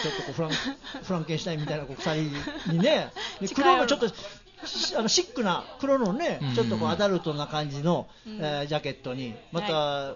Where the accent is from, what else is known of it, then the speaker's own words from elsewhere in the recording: Ise, Mie, Japan; 自分がだいたい三重県の伊勢島の方の出身だから、